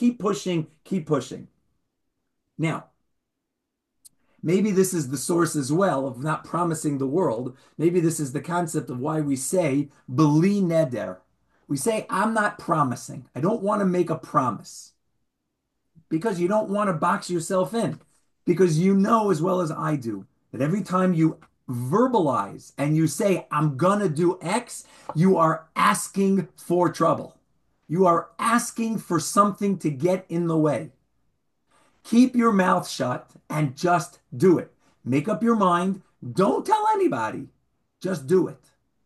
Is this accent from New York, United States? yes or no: yes; New York, United States; I grew up in New York. Well, I never grew up, but my formative years were in New York, and it bothered me.